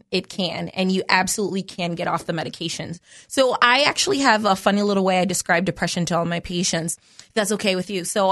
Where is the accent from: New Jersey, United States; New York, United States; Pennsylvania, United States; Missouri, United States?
New York, United States; New York City; I'm from New York City. We have a little subway tagline that says, if you see something, say something.